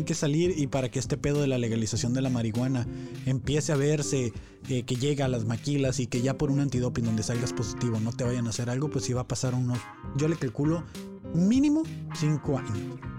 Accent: Mexico; porque soy mexicano y estoy pendejo

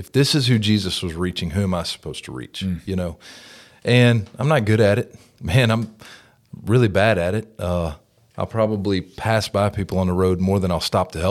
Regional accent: Jackson, Tennessee, United States; I grew up in Jackson, Tennessee, so I went to Jackson Christian School.

